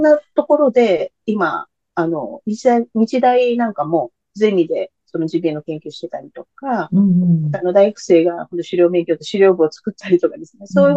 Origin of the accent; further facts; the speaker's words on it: Okayama, Japan; もともとは地元岡山のそういう、こう、害獣だったり捨てられてるお肉がたくさんあるっていうので